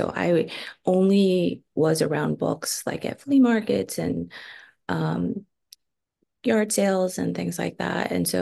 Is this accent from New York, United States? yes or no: no; San Antonio, Texas, United States; was born and raised in San Antonio, Texas, and my ancestors have lived for over 300 years in the stretch of land that is San Antonio to Monterrey, Nuevo León, Mexico.